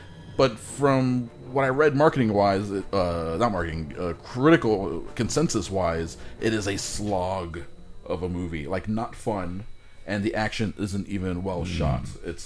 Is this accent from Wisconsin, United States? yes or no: no; New York, United States; I'm from New York, so I was like, but I'm a Mets fan.